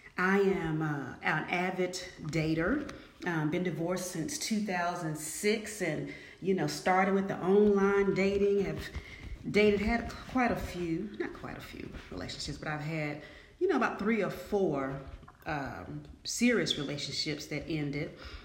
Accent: Atlanta, Georgia, United States; I'm from Atlanta, Georgia

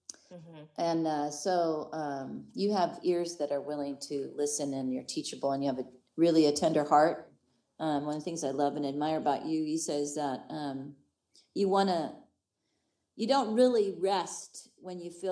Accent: California, United States; also born or lived in Iowa; born in Iowa, youngest of three, and moved in 1965 to California. Growing up in California is a lot different than growing up in Iowa

